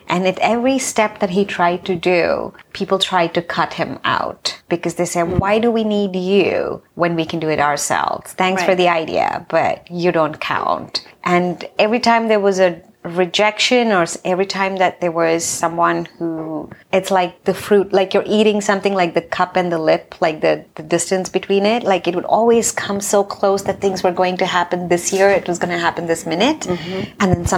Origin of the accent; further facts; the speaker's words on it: Vijayanagaram, Andhra Pradesh, India; born there; I was born in India in a very small village called Vijayanagaram, like Vijayanagaram. Mm-hmm. It's in Andhra Pradesh. It's a very, very sweet and a small village where I was born.